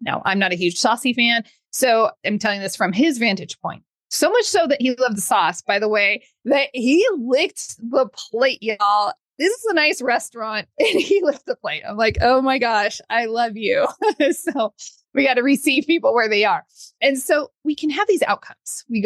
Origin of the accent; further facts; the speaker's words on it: Modesto, California, United States; moved away; We grew up in Modesto, because some of you are probably curious which part. So that's the part, and that's why we're from there.